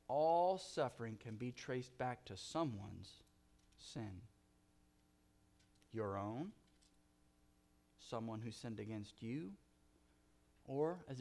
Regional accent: California, United States; I'm from Southern California, and I've seen a lot of lowriders.

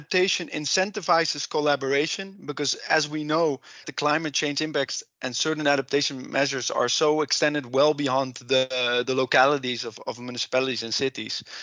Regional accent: Netherlands; accent: Dutch; English is a second language; Sorry if I don't pronounce it properly with my heavy Dutch accent

